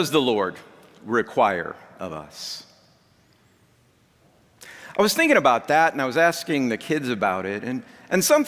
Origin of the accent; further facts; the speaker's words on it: St. Louis, Missouri, United States; I grew up in St. Louis. I met my wife in St. Louis. We're both from St. Louis.